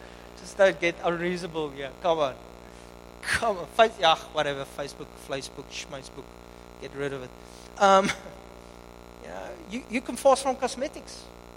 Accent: Upington, Northern Cape, South Africa; Because in the desert, I'm from Upington, trust me, I know.

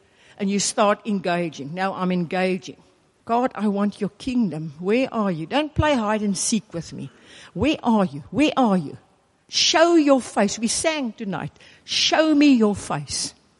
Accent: Pretoria, Gauteng, South Africa; now in Polokwane, South Africa; I am from Pretoria.

